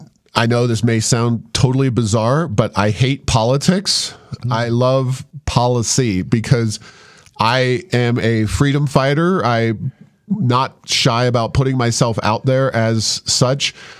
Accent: Ohio, United States; I was born and raised in Ohio.

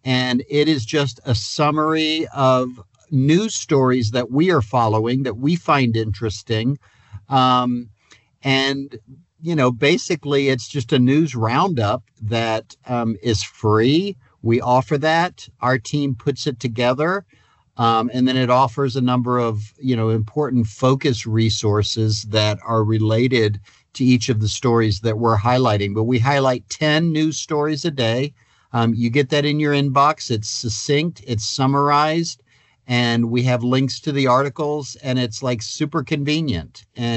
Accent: Florida, United States; moved away as an adult; now in Colorado Springs, United States; I grew up in Florida. I'm a Florida boy, but moved out to Colorado Springs in 1993.

